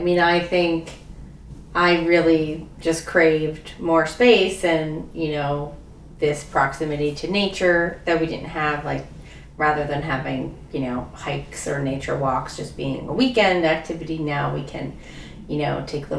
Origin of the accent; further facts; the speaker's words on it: Yonkers, New York, United States; Like growing up in Yonkers, I walked to things every day, all the time.